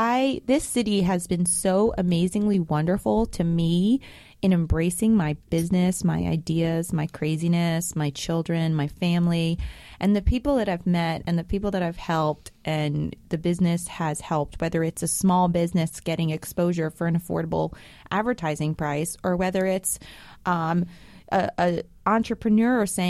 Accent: New York, United States; I grew up in New York and I didn't go to the top of the Empire State Building until I took somebody when I was like 21.

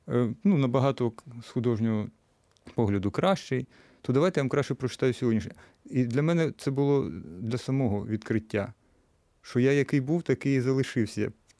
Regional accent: Yevpatoria, Crimea, Ukraine; То було в Євпаторії, я народився в Євпаторії, там школу закінчив.

